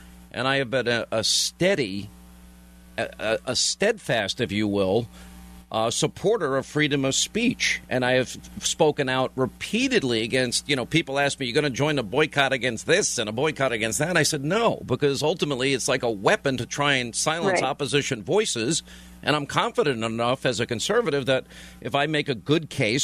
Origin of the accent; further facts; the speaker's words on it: Long Island, New York, United States; I'm from Long Island, New York. How you doing?